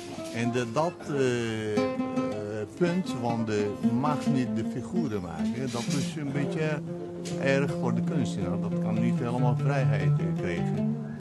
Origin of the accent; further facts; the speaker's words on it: Italy; Dutch is a second language; ik kom uit Italië, in principe ook heb ik Italiaanse nationaliteit. Ik praat goed Italiaans en ik begrijp heel goed.